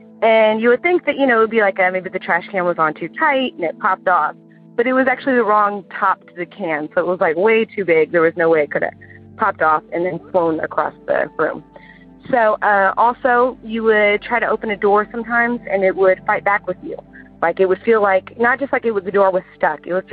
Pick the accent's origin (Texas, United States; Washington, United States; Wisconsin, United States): Texas, United States; Houston; I'm from Houston, Texas.